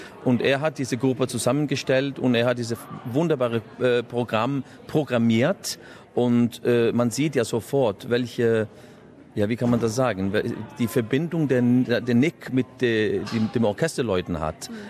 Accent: Iceland; German is a second language; Ich komme aus Island ursprünglich und ich träume über eine Australienreise, seit ich Kind war.

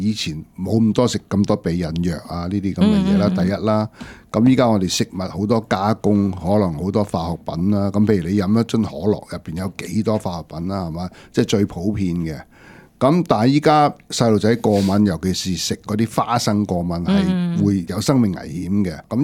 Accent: Shanghai, China; 對，譬如我們上海人，我們上海人很喜歡吃紅燒肉

